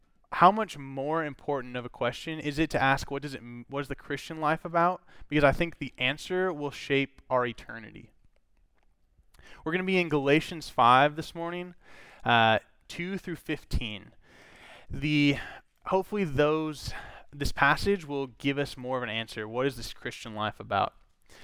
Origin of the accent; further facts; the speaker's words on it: Minnesota, United States; So, I grew up in Minnesota, and for as long as I can remember, I went to church and knew Jesus.